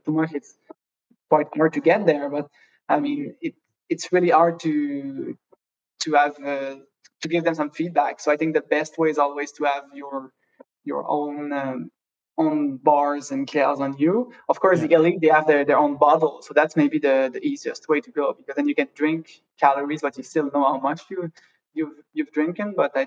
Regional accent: Quebec, Canada; also born or lived in Switzerland; Yeah, I think, well, I'm born in Switzerland, but I grew up in Quebec. I think I was 3 years old when we moved.

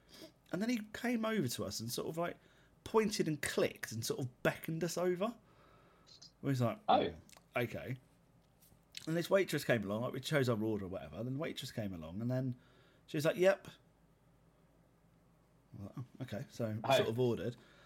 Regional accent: England, United Kingdom; Now, is it because we're English?

